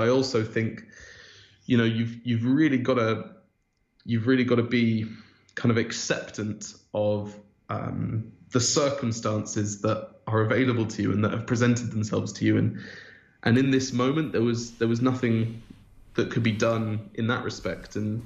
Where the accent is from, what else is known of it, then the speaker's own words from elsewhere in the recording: Auckland, New Zealand; born there; I was born in Auckland.